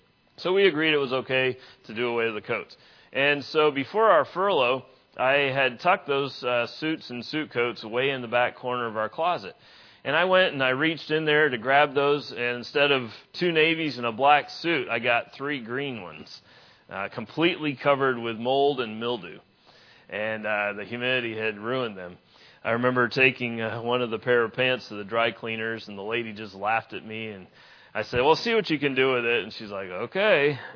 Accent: New Hampshire, United States; And I'm from New Hampshire, and so we throw stuff called salt on the roads up there to melt ice.

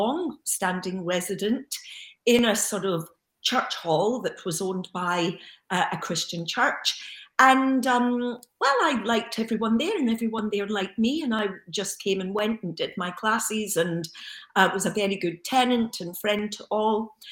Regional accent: Glasgow, Scotland, United Kingdom; growing up in Glasgow. I was born in the early 60s, grew up 60s, 70s.

